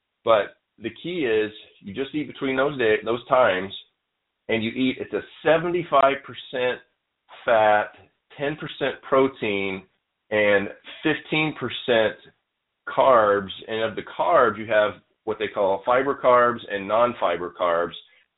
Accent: Arkansas, United States; I grew up out in Arkansas in the South, and I used to go fishing with my dad all the time

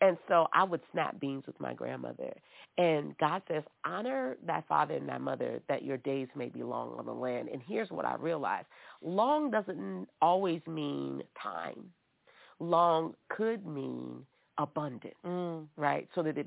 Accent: New Orleans, Louisiana, United States; My husband was passionate about baking and cooking and food because we're from New Orleans.

